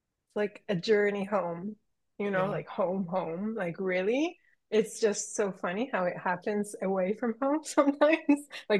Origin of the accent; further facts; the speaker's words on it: Warsaw, Masovian Voivodeship, Poland; English is a second language; also born or lived in London; I actually live mainly in Warsaw, in my hometown. And I do pop back to London a lot, where I spent nearly 10 years. And at the moment, yes, I am in Australia.